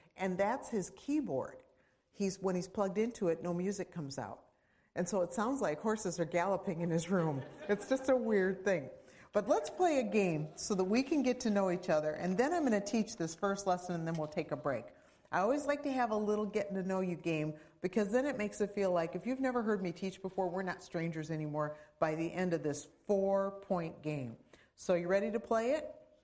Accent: Minnesota, United States; I'm from Minnesota, where it indeed gets so far below zero that when you go outside, this is gross, but your boogers freeze.

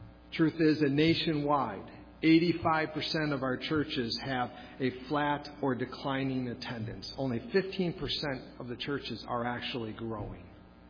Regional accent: New York, United States; I grew up in Western New York State, very close to the New England states

